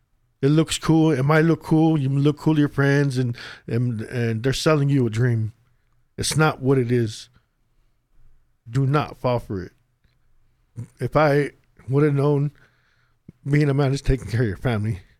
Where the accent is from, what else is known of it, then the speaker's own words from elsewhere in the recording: Indio, California, United States; also born or lived in Coachella; because it was in the Coachella Valley, and growing up in Indio and Coachella.